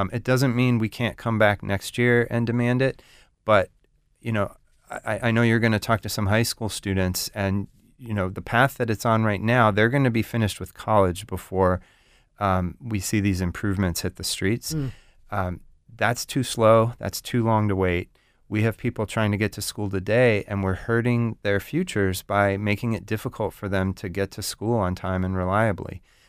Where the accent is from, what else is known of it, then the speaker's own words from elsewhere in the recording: Seattle, Washington, United States; I grew up in the Seattle area, and Seattle has been growing bus ridership.